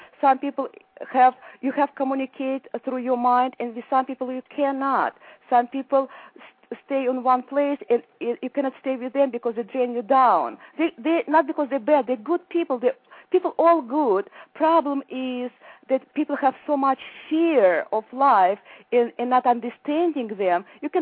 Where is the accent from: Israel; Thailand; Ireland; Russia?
Russia; English is a second language; now in United States; You know, first of all, I came from the Russia where it was communist party. I don't think it's communist party. It was kind of fascist country.